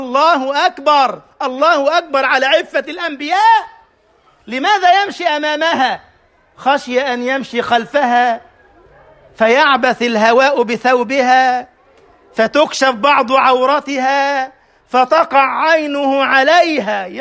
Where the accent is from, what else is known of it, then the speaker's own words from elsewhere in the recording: Egypt; ساقه إليها من بلدنا مصر